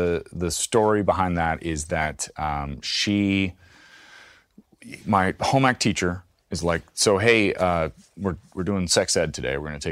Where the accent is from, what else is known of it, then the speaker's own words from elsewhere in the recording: Kansas, United States; also born or lived in Menlo Park, California; I'm from a tiny town in Kansas. But like, I was born actually in Menlo Park, California, which is where Stanford is.